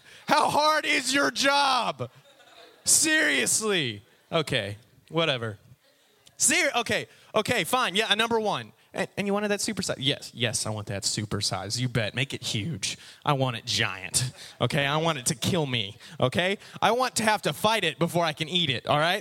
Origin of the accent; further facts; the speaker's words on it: United States; But our time as Americans, we be like, we even have like at McDonald's.